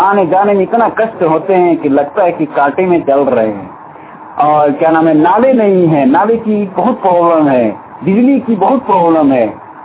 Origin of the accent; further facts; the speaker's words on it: Jharkhand, India; अगर झारखंड में सर्वे किया जाए तो सबसे पहले मेरा गांव ही आता है और नवादा पंचायत है।